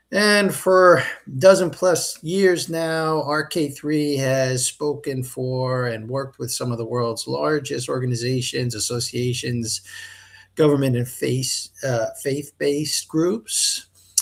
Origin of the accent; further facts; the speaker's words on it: New York City, New York, United States; we didn't communicate that we share a heritage of growing up in New York City.